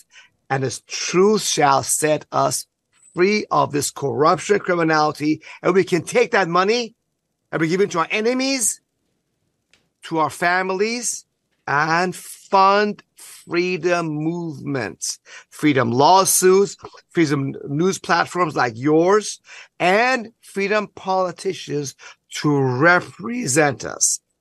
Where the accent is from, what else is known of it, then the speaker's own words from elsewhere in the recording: Iran; I'm from Iran.